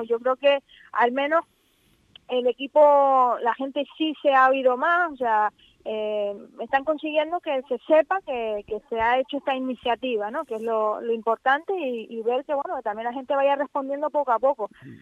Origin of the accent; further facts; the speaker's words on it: Puerto de la Cruz, Canary Islands, Spain; Yo soy de La Vera, pero este barrio es peculiar, porque no todos los que somos del barrio de La Vera somos del puerto.